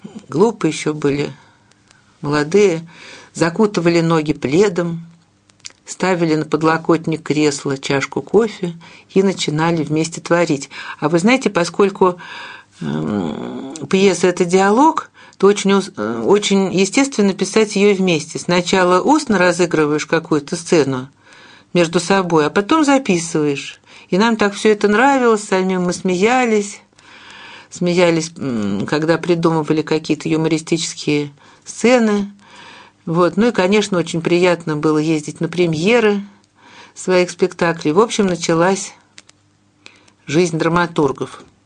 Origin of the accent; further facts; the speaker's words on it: Moscow, Russia; потому что мы обе выросли в Москве